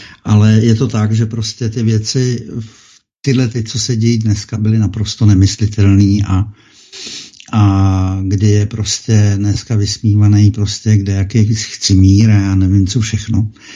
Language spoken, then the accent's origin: Czech; Bor, Plzeň Region, Czechia; jelikož jsem vyrůstal v Borou Tachova, na Tachovsku mám hodně známých